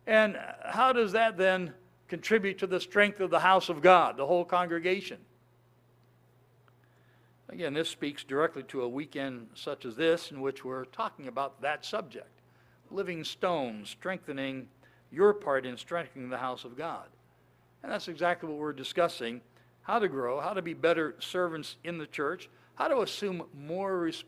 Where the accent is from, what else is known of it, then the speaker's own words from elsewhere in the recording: Ohio, United States; My wife is from South Dakota. I'm from Ohio.